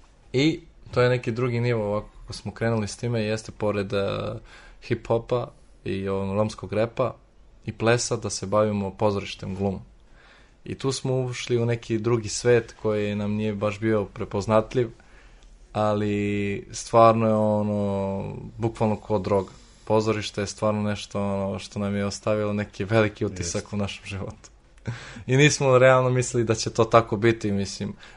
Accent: Canada; pa iz Kanade

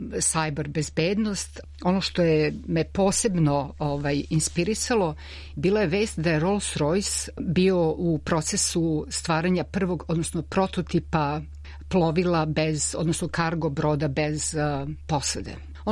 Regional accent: Belgrade, Serbia; now in London, United Kingdom; ja sam Beograđanka inače, živim u Londonu i došla sam u Beograd krajem novembra

